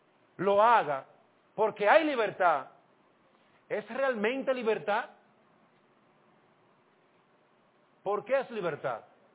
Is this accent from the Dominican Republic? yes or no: yes; Dominican Republic; Yo participé de eso, yo soy dominicano.